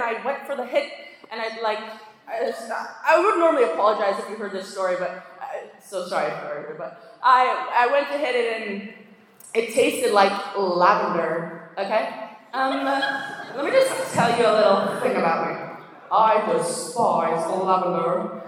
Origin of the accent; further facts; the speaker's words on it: Minnesota, United States; I'm from Minnesota, by the way.